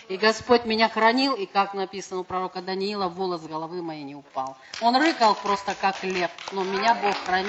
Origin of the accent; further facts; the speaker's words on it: Grozny, Chechnya, Russia; born there; Я родилась в Грозном, и когда началась война, снаряд упал в потолок